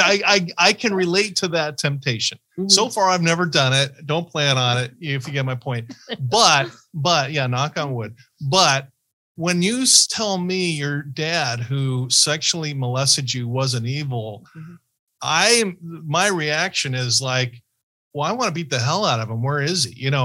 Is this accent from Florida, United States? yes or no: no; Ohio, United States; born there; I was born in Ohio, by the way.